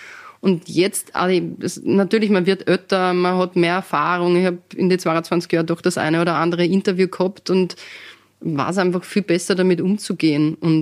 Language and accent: German; Altenberg, Upper Austria, Austria; Also ich bin ja in Altenberg-Berlins groß geworden